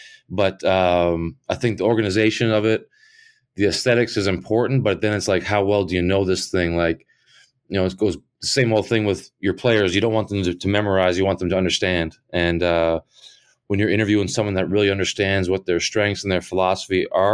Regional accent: Canada; We're Canadian. We were living in the U.S.

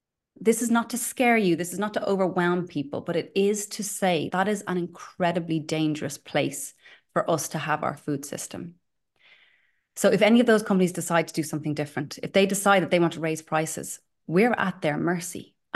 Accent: Ireland; you're from the UK. I'm from Ireland.

